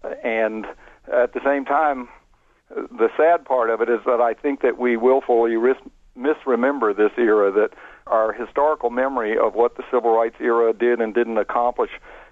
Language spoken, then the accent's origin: English; Atlanta, Georgia, United States; you know, my mother's from Birmingham, and I grew up in Atlanta, so I was well aware of the competition between the two cities